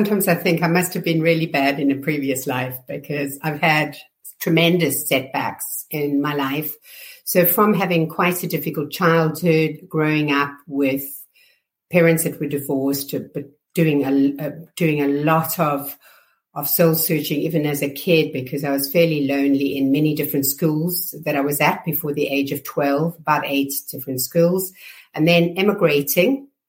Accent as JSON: {"language": "English", "country": "South Africa", "moved": "yes", "lives_now": "United Kingdom", "said": "I hail from South Africa originally, and I've been over in the UK for 25 years working for leading companies"}